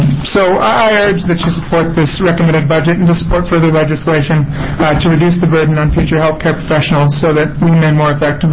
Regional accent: Alaska, United States; And I'm actually not an Oregonian. I come from Alaska.

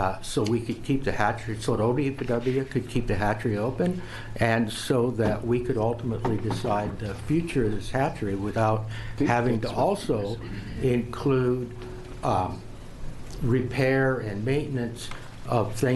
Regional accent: Oregon, United States; Actually, I grew up on the Mackenzie about 5 miles above this hatchery.

